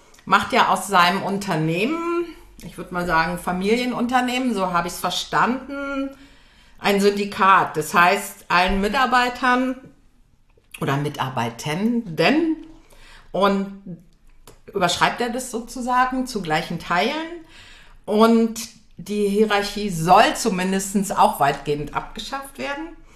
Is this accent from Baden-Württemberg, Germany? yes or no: no; Göttingen, Lower Saxony, Germany; in Göttingen, wo ich herkomme